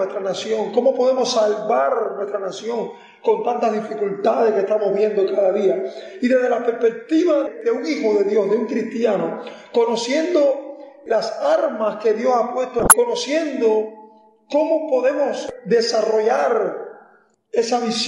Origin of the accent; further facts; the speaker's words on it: Cuba; yo vivo en Cuba, esta es mi nación, esta es mi casa, aquí nací, aquí estoy viviendo, y muchas veces sentimos como cubanos, como cristianos